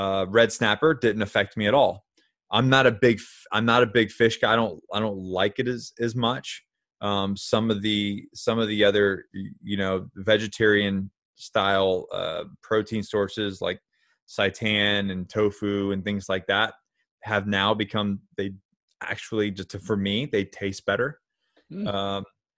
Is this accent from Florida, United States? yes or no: yes; Florida, United States; You know, I grew up in Florida. I grew up in the South. So barbecue is near and dear to my heart.